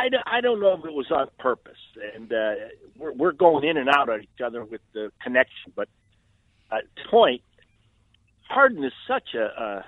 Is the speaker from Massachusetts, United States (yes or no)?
yes; Massachusetts, United States; Well, I grew up in Massachusetts